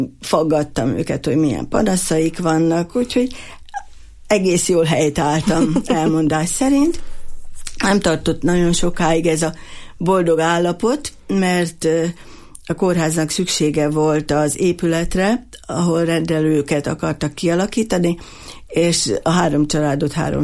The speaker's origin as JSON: {"language": "Hungarian", "town": "Szikszó", "region": "Borsod-Abaúj-Zemplén", "country": "Hungary", "tie": "born there", "also_born_or_lived": "Miskolc", "said": "Tehát így születtem én Miskolcról Szikszón."}